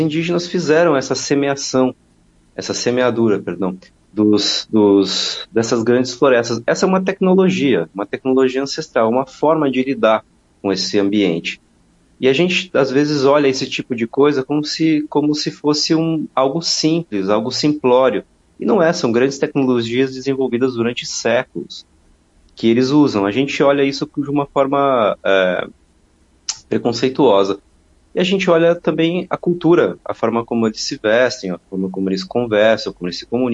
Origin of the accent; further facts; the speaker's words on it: Paraná, Brazil; now in São Paulo, Brazil; eu sou paranaense, mas moro em São Paulo